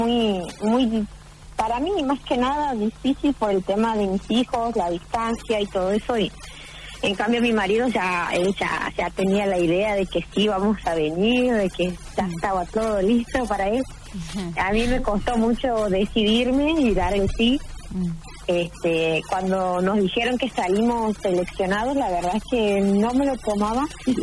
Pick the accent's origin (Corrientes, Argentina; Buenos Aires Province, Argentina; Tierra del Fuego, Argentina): Tierra del Fuego, Argentina; Río Grande; nosotros venimos de Río Grande, en la cual nosotros ya conocemos el frío, viste, conocemos la ráfaga de viento.